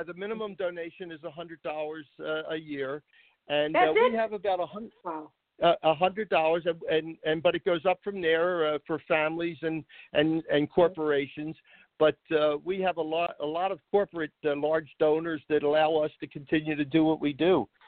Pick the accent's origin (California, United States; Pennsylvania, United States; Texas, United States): Pennsylvania, United States; Philadelphia; My grandfather was a police officer when I grew up in Philadelphia. He actually died the year I was born, 1945.